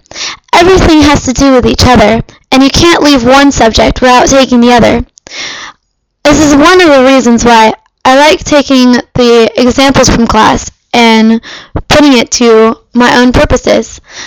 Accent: Fremont, California, United States; I'm from Fremont, California, the best place in the world. NorCal.

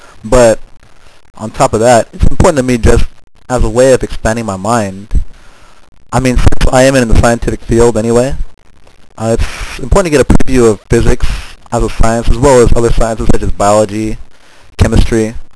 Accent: San Diego, California, United States; also born or lived in Long Beach; originally born up in Long Beach, California. I was born there on August 5th, 1985. And I lived up there, I'd say, for the first 5.5 years of my life. So I moved down, I moved out to San Diego, California after that, when I was young.

